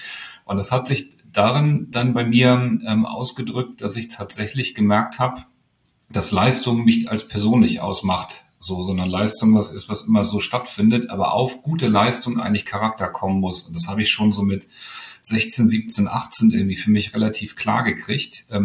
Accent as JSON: {"language": "German", "region": "Hamburg", "country": "Germany", "tie": "born or raised there", "said": "Ich bin groß geworden ganz im Westen, in Lurup heißt das. Das ist ziemlich dicht am HSV-Stadion"}